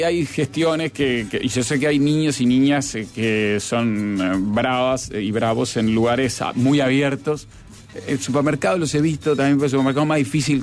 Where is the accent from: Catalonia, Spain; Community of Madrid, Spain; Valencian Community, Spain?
Community of Madrid, Spain; Madrid; Soy madrileña, hace 20 años viajé a Estados Unidos